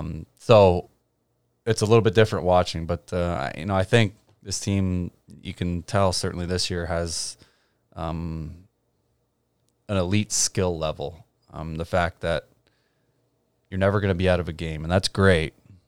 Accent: Cobourg, Ontario, Canada; you know, I'm obviously from Cobourg.

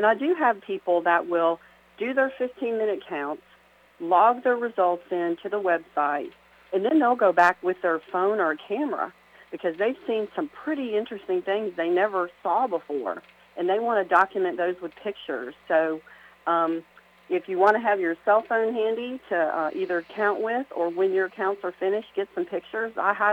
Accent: Powder Springs, Georgia, United States; Well, when I was a kid, I grew up in Powder Springs, Georgia. And at that time, it was a very rural place. We had a 10-acre land, and I raised chickens and just a really little farm girl

